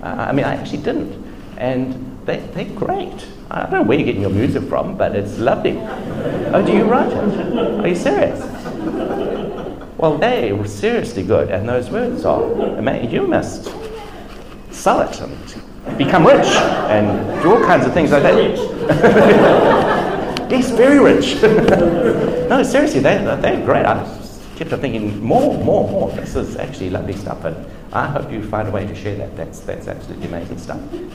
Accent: South Africa; moved away as an adult; If you're wondering where the accent is from, I grew up in South Africa, spent the first 37 years of my life there.

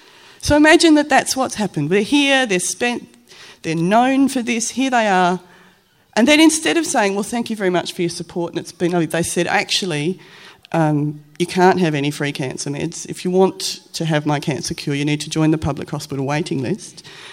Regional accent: Morley, Western Australia, Australia; I grew up in Morley. And we all knew that we were just a little bit better than the people in Lockridge, because that was the next suburb.

